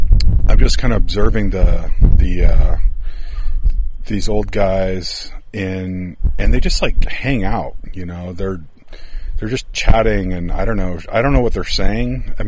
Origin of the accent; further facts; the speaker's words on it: United States; As an American, we're used to like everything just being like, you know, rush, rush, rush